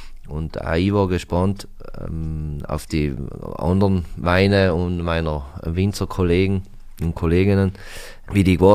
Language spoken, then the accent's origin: German; Kaltern, Trentino-Alto Adige, Italy; ich finde, das ist ein sehr herausragendes Merkmal bei uns in Kaltern, weil einfach sehr viele Junge noch mit Weinbau aufwachsen